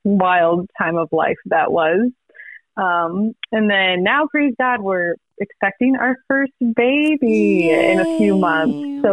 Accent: Iowa, United States; Yes, I am from Iowa.

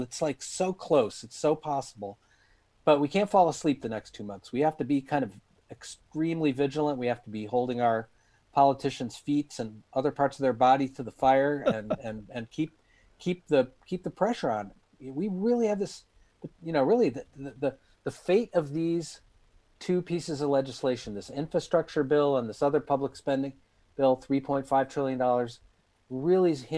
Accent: Detroit, Michigan, United States; I grew up in Detroit, where we were a UAW town, and you could see a middle class standard of living emerging all around me, in whole neighborhoods of prosperity.

